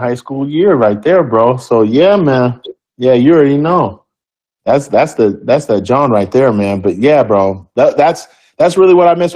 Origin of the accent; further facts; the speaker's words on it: West Coast, United States; I'm from the West Coast, so I go old school, bro.